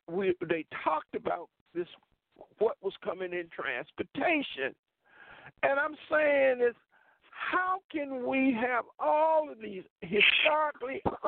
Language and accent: English; South Carolina, United States; I'm from South Carolina, okay?